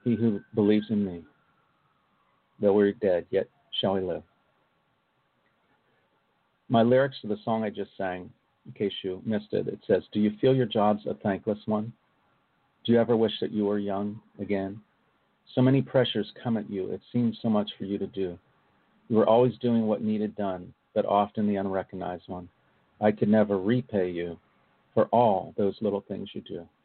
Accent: Pennsylvania, United States; a group from my home state of Pennsylvania, had a song

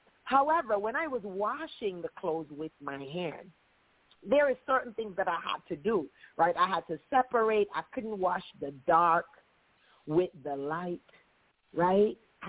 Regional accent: Jamaica; The next thing for me is that growing up in Jamaica, I love to do, whenever you do the laundry outside

